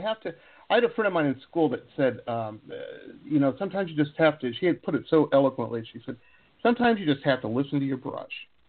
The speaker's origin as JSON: {"language": "English", "town": "Detroit", "region": "Michigan", "country": "United States", "tie": "born or raised there", "said": "I grew up in outside of Detroit, and very industrial town, you know, a lot of factories and whatnot."}